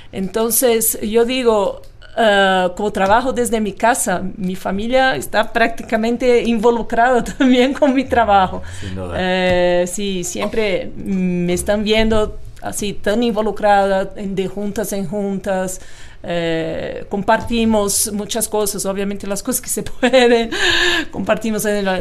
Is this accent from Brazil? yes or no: yes; Brazil; now in Mexico; desde el extremo sur de América Latina, en países como Argentina o mi país de origen, Brasil, Chile, Perú